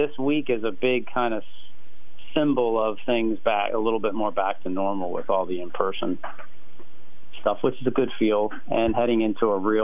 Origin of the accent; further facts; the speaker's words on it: United States; Well, because I'm from York County again